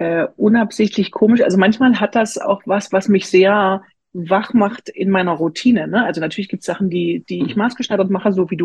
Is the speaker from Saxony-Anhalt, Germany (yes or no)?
yes; Bitterfeld-Wolfen, Saxony-Anhalt, Germany; now in Leipzig, Germany; Also ich komme aus Bitterfeld-Wolfen ganz ursprünglich, lebe in Leipzig